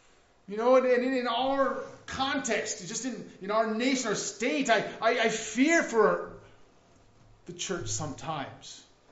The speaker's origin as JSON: {"language": "English", "country": "United States", "said": "I'm as American as anybody, really. I mean, look at me, blonde hair, blue eyes, 6'3\". I'm American, right?"}